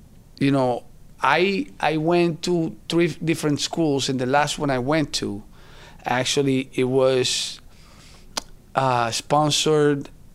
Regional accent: La Guaira, Venezuela; now in United States; Well, I was born in Venezuela, you know, and came to the U.S. in 1996.

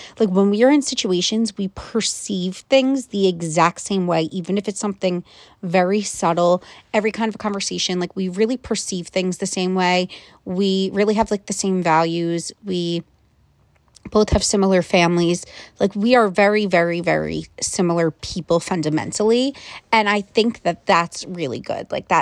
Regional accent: East Coast, United States; I'm from the East Coast. You know, he grew up more outdoorsy, and I'm like East Coast, lived in the city for a decade

